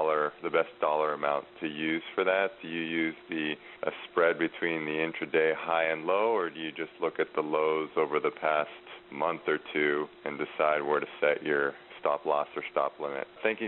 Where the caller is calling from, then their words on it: Walnut Creek, California, United States; I was calling from Walnut Creek.